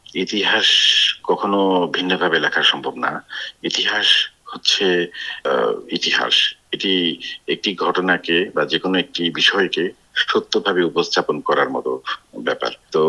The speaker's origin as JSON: {"language": "Bangla", "country": "Bangladesh", "tie": "born or raised there", "said": "আমি তো বাংলাদেশে জন্ম হওয়া একটি ছেলে, সেই সমাজেই আমি বড় হয়েছি"}